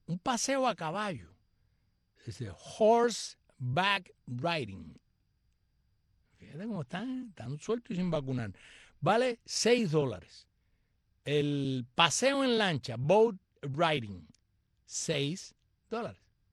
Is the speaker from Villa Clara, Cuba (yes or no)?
no; Camagüey, Cuba; A mí me recordó mi tierra, Camagüey, porque tenía esa elegancia